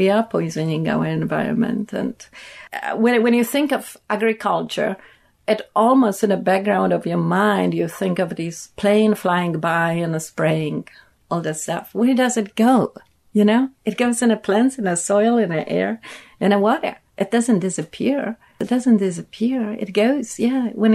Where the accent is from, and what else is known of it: Poland; born or raised there